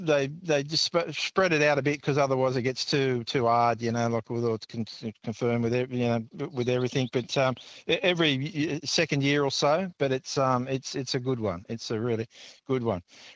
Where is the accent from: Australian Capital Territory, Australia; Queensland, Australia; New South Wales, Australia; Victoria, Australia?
New South Wales, Australia; We're from Northern Rivers in New South Wales.